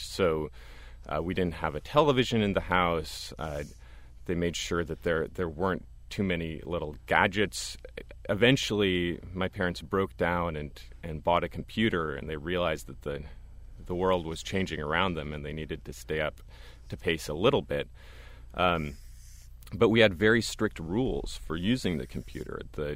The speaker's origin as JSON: {"language": "English", "town": "Berkeley", "region": "California", "country": "United States", "tie": "born there", "said": "I was born at home in Berkeley, California, with a midwife."}